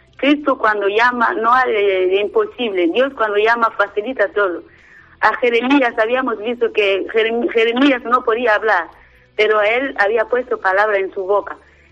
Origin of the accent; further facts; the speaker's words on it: DR Congo; vengo de la República Democrática del Congo.